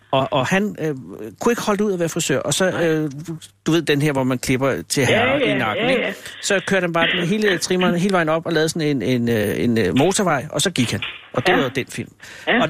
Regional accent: Sorgenfri, Capital Region of Denmark, Denmark; Men det var fordi, jeg gik op, jeg er fra Sorgenfri

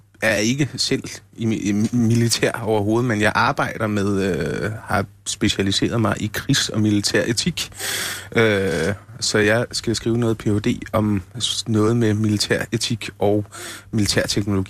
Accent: Copenhagen, Capital Region of Denmark, Denmark; Jamen, jeg er vokset op i København, så jeg er sådan fra København.

